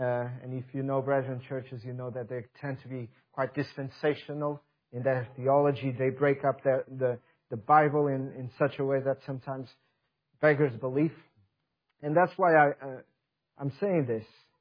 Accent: Portugal; English is a second language; I'm the pastor there. I do excuse my accent. I'm not originally from around these parts. I'm from Portugal. And I was, let me just say a few things. I was raised in a nominally Roman Catholic background.

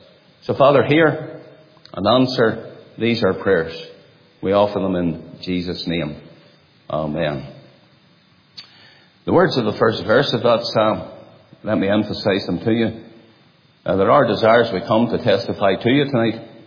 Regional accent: Northern Ireland, United Kingdom; I was brought up in County Down, between the towns of Stainfield and Carrickduff, out there in a rural area. The area is known as the Ockley Hill. Our family were Presbyterians.

